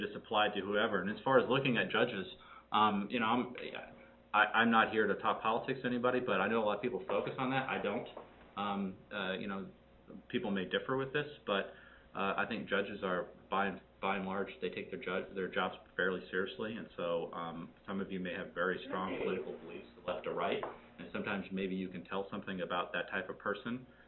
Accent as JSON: {"language": "English", "region": "Texas", "country": "United States", "tie": "born or raised there", "said": "I'm from Texas, born and raised, and went to undergraduate there."}